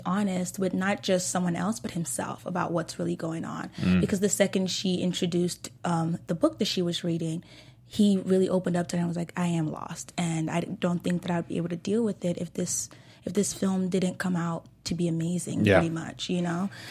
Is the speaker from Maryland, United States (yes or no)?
no; Houston, Texas, United States; because I'm from Houston, Texas, sis.